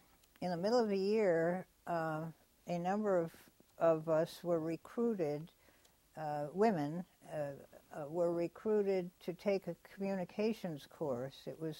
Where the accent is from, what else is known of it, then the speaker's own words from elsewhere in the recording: Concord, Massachusetts, United States; I grew up in Concord, Massachusetts, and my school had a school trip of the summer of 1936.